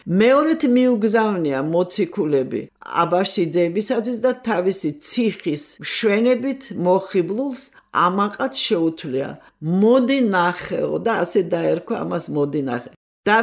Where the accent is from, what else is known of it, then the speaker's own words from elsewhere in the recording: Tbilisi, Georgia; born there; თბილისში დავიბადე ჩემი მშობლები, იქ იმერეთში და მე გადმოვიდნენ აქ და ზაფხულობით ყოველთვის მივდიოდით საჩხერის რაიონის სოფელი გორისა.